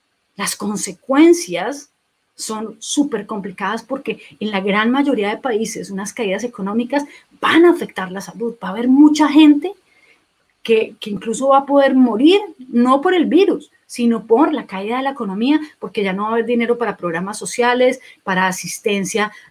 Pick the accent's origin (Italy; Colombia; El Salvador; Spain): Colombia; estaba viendo la situación de mi país de origen, de Colombia